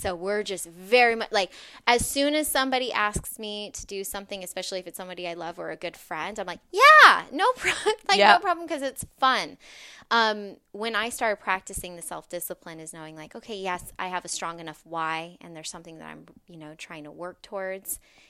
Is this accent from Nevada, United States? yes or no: yes; Las Vegas, Nevada, United States; I come from Las Vegas, so I was working in the casino industry